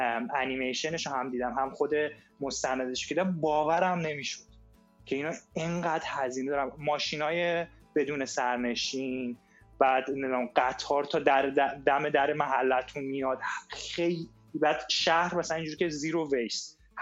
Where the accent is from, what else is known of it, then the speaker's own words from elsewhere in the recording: Isfahan, Iran; من خودم اصفهانیم آقا، من خودم اصفهانیم